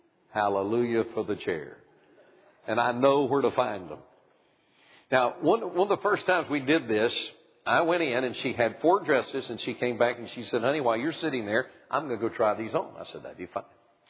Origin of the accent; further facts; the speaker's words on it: the South, United States; I was born and raised in the South